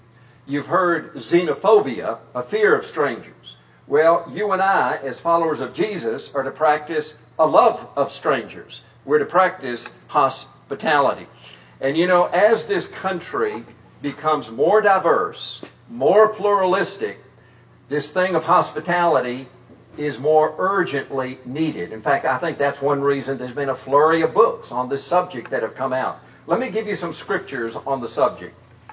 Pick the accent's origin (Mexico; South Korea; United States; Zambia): South Korea; moved away; When I was growing up in Korea, I just assumed that families always had non-family members living with them. We always had Korean people living with us.